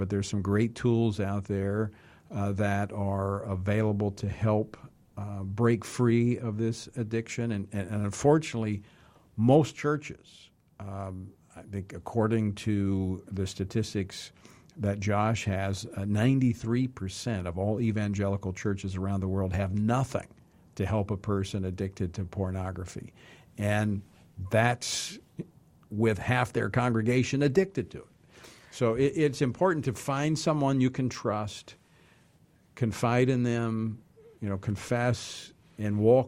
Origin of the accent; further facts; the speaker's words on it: Baton Rouge, Louisiana, United States; in my hometown of Baton Rouge